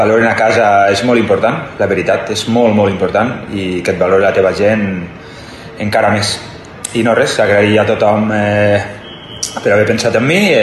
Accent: Roquetes, Catalonia, Spain; La veritat, em sento roquetero. M'he criat aquí, és la meva ciutat, és la ciutat que sento dins meu. Quan em pregunten d'on ets, jo sempre de Roquetes, amb molt d'orgull.

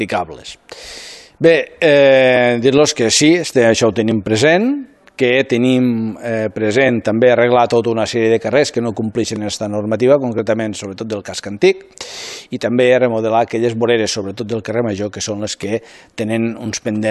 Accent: Roquetes, Catalonia, Spain; Que tots ens coneixem, tota la gent que som de Roquetes, pel mal nom, més que no pas pels cognoms.

